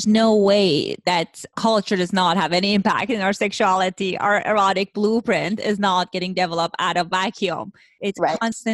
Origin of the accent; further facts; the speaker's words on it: Iran; English is a second language; As my listeners, they know I grew up in Iran, in Middle East.